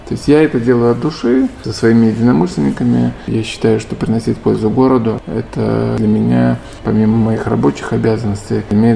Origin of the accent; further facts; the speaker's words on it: Novopolotsk, Vitebsk Region, Belarus; Я ездил из Новополоцка, причем для меня это было принципиально.